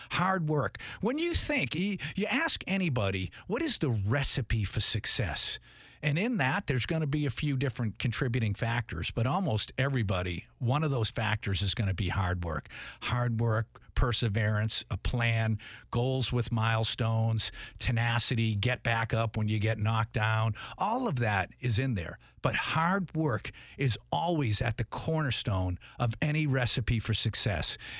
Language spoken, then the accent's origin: English; Tewksbury, Massachusetts, United States; somebody from my hometown, Tewksbury, Massachusetts, about 25 minutes northeast of Boston